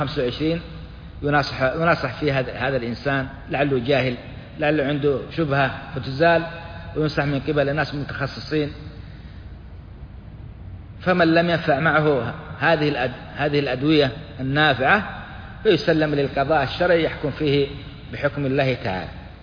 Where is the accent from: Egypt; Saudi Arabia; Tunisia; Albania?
Saudi Arabia; في بلادنا السعودية